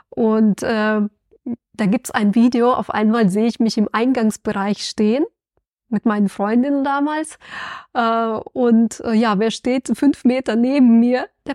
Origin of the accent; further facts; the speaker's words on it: Hesse, Germany; Sag ich, naja, aus der Nähe von Frankfurt.